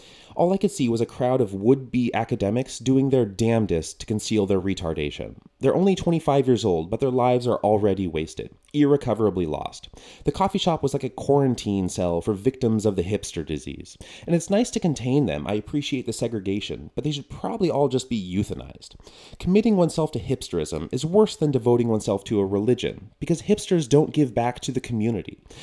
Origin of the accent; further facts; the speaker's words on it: Portland, Oregon, United States; I'm from Oregon, one of the hipster hubs of the world. The first bit of non-uterine earth I ever saw was a hospital room in Portland. That's where I was born.